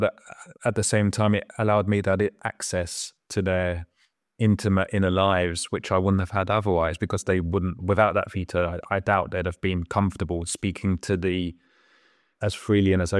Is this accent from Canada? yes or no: no; England, United Kingdom; now in France; I've lived in France for many years, writing both English and French, is because of that feeling of foreignness growing up in England and English, and wanting, as soon as I could, as a young adult, to move overseas and to speak every day in a different language.